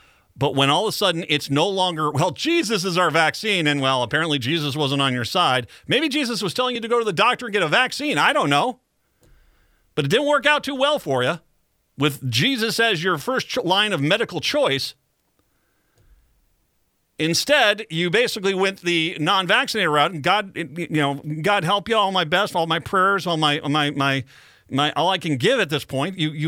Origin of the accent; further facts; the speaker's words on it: Wickford, Rhode Island, United States; also born or lived in Minnesota; I mean, when I grew up, I was born in Minnesota, but I spent most of my elementary school days on Haverhill Avenue over in Wickford, Rhode Island.